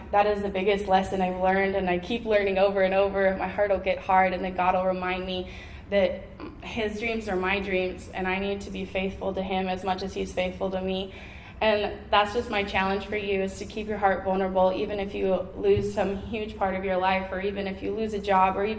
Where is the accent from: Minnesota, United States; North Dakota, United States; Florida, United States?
Minnesota, United States; moved away; I'm from Minnesota. I'm from a really tiny town of 98 people population. I always tell people it would have been 99 because I had a nephew, but then I moved all the way to Texas